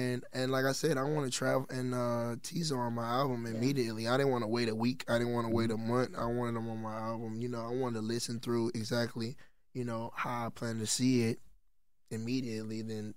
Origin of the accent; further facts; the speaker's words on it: Texas, United States; I'm from Texas as well. And I always like to highlight, you know, any artist coming out of Texas